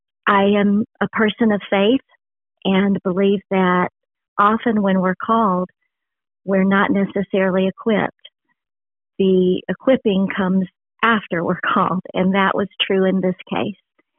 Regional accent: Alabama, United States; I returned to South Alabama, which is my home. I was born in Covington County

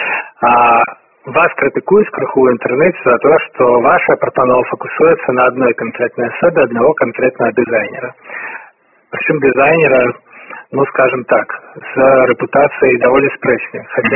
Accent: Belarus; Мы белорусы, хочем свой герб некий новый

